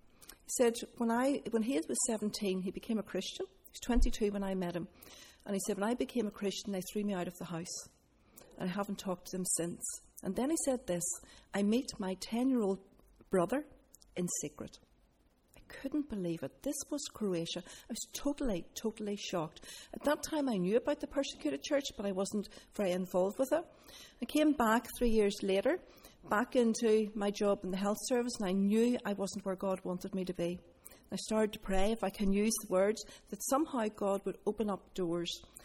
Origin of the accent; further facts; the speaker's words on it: Donaghadee, Northern Ireland, United Kingdom; I come from Donaghadee originally, and I don't know about you, but maybe we're just like this in Donaghadee, but we tend to be a wee bit nosy